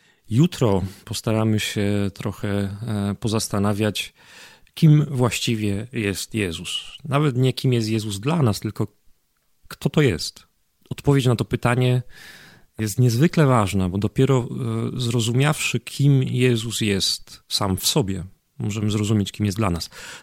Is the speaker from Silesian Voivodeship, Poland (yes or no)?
yes; Katowice, Silesian Voivodeship, Poland; jestem księdzem z Katowic, Ślązakiem z wykształcenia pierwszego, technikiem informatykiem